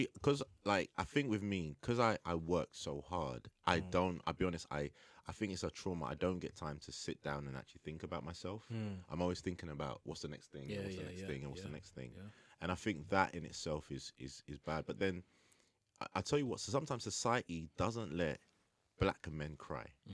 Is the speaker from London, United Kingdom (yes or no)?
yes; Tottenham, London, United Kingdom; I grew up in a time, like, you know, where I grew up in Tottenham.